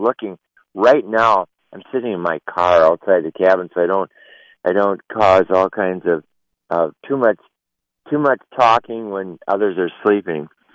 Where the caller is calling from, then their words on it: Minnesota, United States; Well, I'm calling from the North Shore Lake Superior.